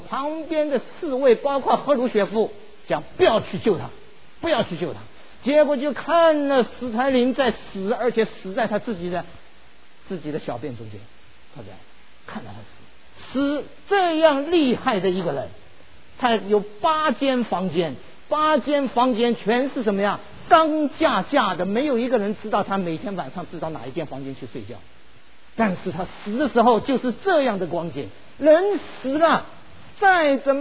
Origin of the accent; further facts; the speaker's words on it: Shanghai, China; born there; also born or lived in Yancheng, Jiangsu; 我是生在上海，如果呢光荣一点的话，